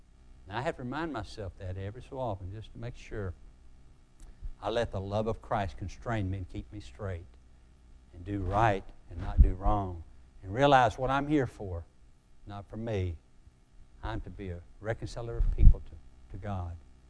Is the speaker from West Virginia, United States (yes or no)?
yes; West Virginia, United States; Because, I mean, you know, I'm from West Virginia. We got the four R's, writing, reading, arithmetic, and road to Cleveland.